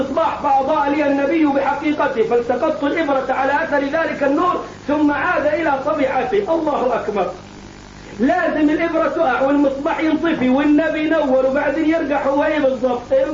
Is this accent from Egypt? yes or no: yes; Egypt